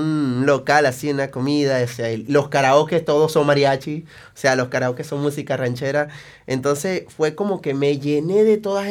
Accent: Venezuela; No, soy de Venezuela.

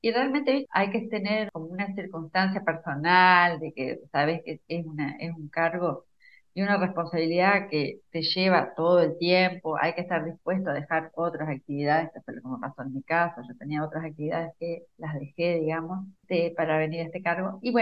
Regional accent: Paysandú, Uruguay; also born or lived in Montevideo; now in Treinta y Tres, Uruguay; Yo soy oriunda de Paysandú, y cuando me fui a Montevideo fui a estudiar, digamos. Después, debido a que mi esposo es de acá de 33, nos trasladamos a 33

